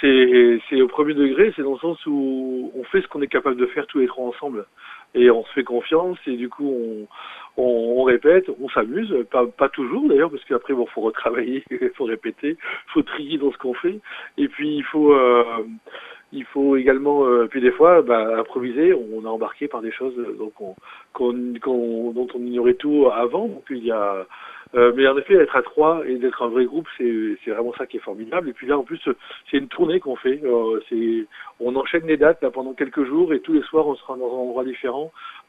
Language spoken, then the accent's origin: French; Valence, Auvergne-Rhône-Alpes, France; On n'est pas très loin, nous sommes de Valence.